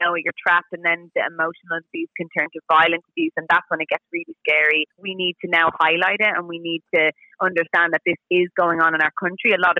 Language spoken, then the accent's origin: English; Donegal, Ulster, Ireland; Yeah, I'm from Donegal.